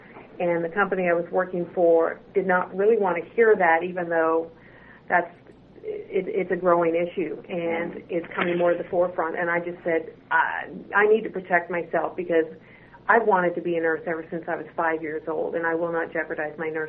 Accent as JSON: {"language": "English", "country": "Canada", "tie": "born or raised there", "moved": "as an adult", "lives_now": "United States", "said": "I was born and raised in Canada and schooled in Canada as well, which included nursing school. And then I transitioned to the States, took the leap from Canada down to New Orleans"}